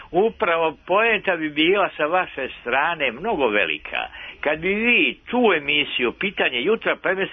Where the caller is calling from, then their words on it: Kosovo; Slušam ja vaš program, ja sam sa Kosmeta.